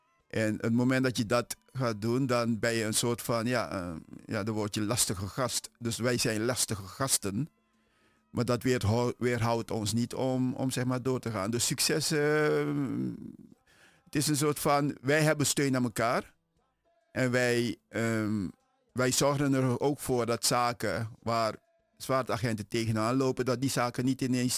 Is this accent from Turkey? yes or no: yes; Turkey; Ik ben een Turk en ik heb een hoge functie.